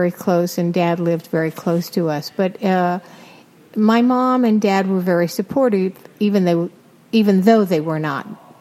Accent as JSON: {"language": "English", "town": "New York City", "region": "New York", "country": "United States", "tie": "born or raised there", "said": "I grew up in New York in Hell's Kitchen and started working when I was 6 years old."}